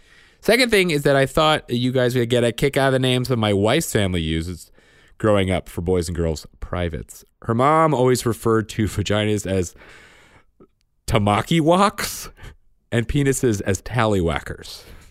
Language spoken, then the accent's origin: English; Pennsylvania, United States; I'm from Southeast Pennsylvania, sort of in between Reading and Philly.